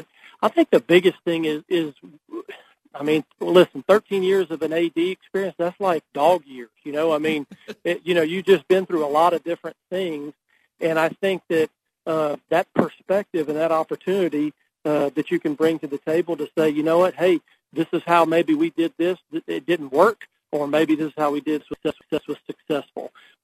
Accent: Louisiana, United States; I was born and raised in Louisiana. I played college football and threw the javelin at Northwestern State in Natchitoches, Louisiana, met my wife there

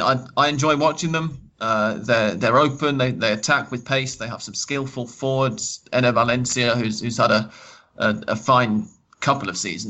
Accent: England, United Kingdom; I'm English

